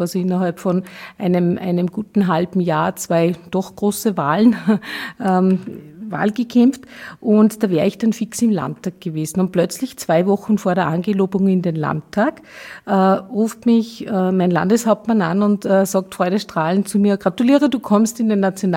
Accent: Salzburg, Austria; Ich bin ja Salzburgerin und ich habe also immer wieder nach Deutschland hinübergeblickt

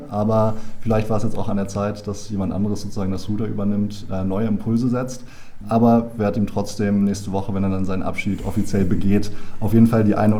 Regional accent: Berlin, Germany; war ich 2 Jahre für mein Abitur in Irland. Ansonsten, ich komme aus Berlin, bin hier geboren, wahrscheinlich auch bis an mein Lebensende nicht mehr wirklich wegzukriegen.

